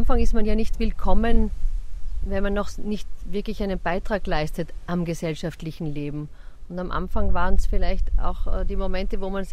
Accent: Vienna, Austria; Und das hatte ich als Wiener Stadtkind in der Form nur am Wochenende.

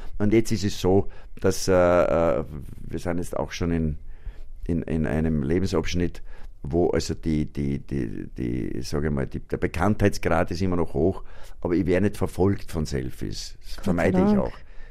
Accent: Braunau, Upper Austria, Austria; ich bin in Braunau aufgewachsen.

